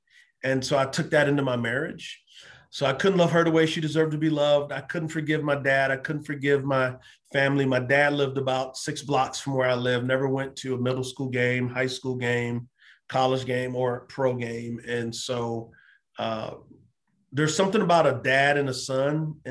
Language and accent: English; San Antonio, Texas, United States; I grew up in San Antonio, Texas. Loved football. Grew up in the hood.